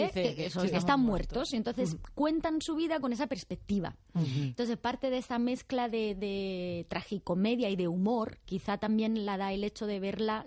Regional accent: Italy; soy italiana.

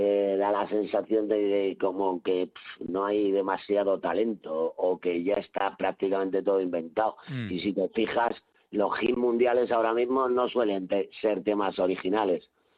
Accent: Galicia, Spain; sigo pinchando en Galicia cuando me llaman. Me encanta ir a mi tierra, claro.

